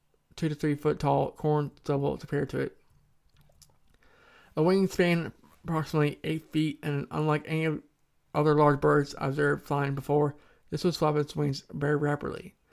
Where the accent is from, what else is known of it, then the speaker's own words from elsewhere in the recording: Iowa, United States; I was driving with a good friend and roommate, headed west, bound for my hometown for a reunion. It was mid-morning and the sun was behind us. The countryside there, like most of central Iowa, is cornfields